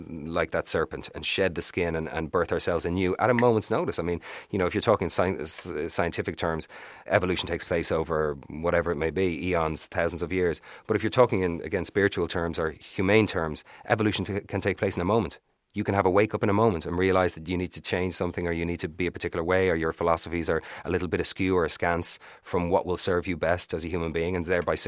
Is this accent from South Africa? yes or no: no; Ireland; And I think that is at times can stick us in a certain pattern of behaviors as Irish people, and some of it is beautiful and we have a great sense of community